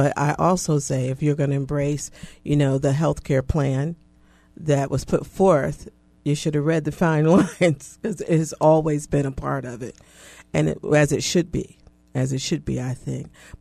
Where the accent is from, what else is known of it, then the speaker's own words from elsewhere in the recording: United States; As an American, I would like to know who it is and who is driving it.